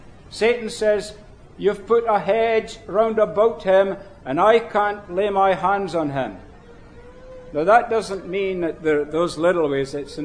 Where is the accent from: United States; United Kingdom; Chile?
United Kingdom; There are people, like I was brought up with it in Britain, it was a place known for witchcraft